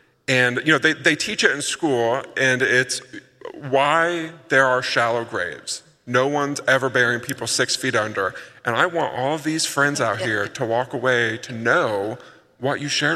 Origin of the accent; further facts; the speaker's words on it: Indiana, United States; Now, I'm from Indiana, northern Indiana. We don't even have poisonous.